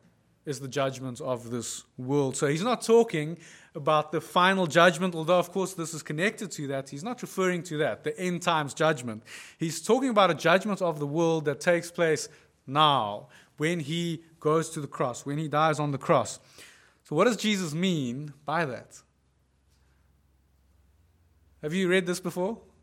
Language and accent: English; South Africa; There's a whole thing to being South African. There's a flavor to who we are that extends beyond just who we are.